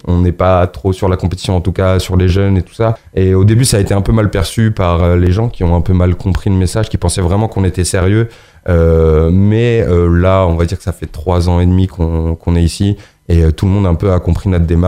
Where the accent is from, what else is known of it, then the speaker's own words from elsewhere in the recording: Magnanville, Île-de-France, France; Moi, je suis de Magnanville